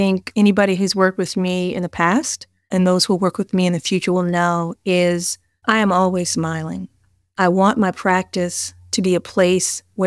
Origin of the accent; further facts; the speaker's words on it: Maryland, United States; I was born at Holy Cross Hospital a million years ago. I grew up in Montgomery County, born and bred Maryland girl.